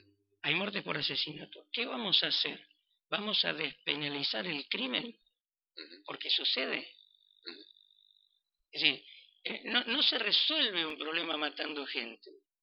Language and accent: Spanish; Argentina; Y yo creo que nosotros como argentinos es el tiempo de empezar a pensar